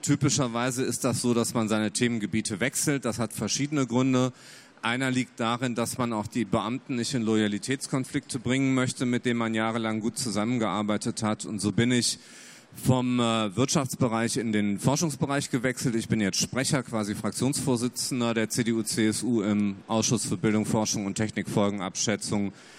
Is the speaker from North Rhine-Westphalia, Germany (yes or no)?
yes; Düsseldorf, North Rhine-Westphalia, Germany; ich komme aus Düsseldorf, bin Düsseldorfer Abgeordneter